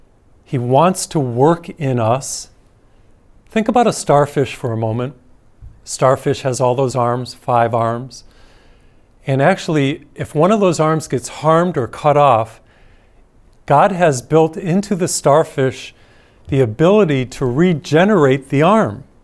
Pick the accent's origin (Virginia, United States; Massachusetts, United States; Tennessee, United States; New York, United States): Massachusetts, United States; white middle class neighborhood growing up in Massachusetts.